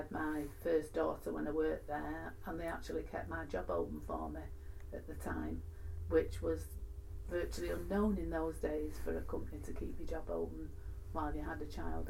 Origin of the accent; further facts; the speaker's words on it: Salford, North West England, United Kingdom; born there; was born at Salford, Hope Hospital. 1944.